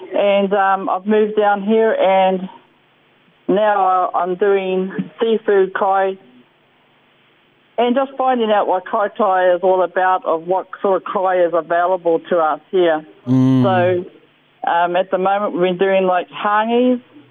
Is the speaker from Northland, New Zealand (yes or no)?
yes; Kaitaia, Northland, New Zealand; also born or lived in Auckland; I'm from Kaitaia. I was born in Kaitaia. I went to college here in Kaitaia. My mother is from Whangapere and my father's from Pangaroo. So Herekino Manukau is where we were brought up